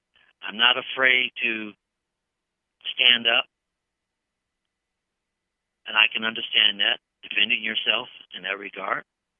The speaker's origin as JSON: {"language": "English", "town": "Los Angeles", "region": "California", "country": "United States", "said": "You know, I'm from Los Angeles"}